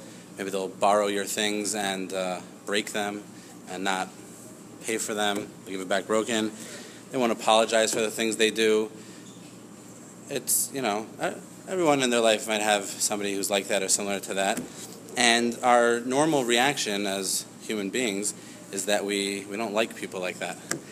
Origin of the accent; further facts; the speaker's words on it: Elizabeth, New Jersey, United States; I'm originally from Elizabeth, New Jersey.